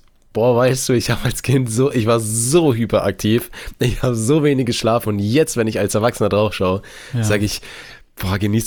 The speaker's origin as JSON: {"language": "German", "region": "Bavaria", "country": "Germany", "tie": "born or raised there", "said": "Und ich sag dir, ich bin so in Bayern aufgewachsen, ja."}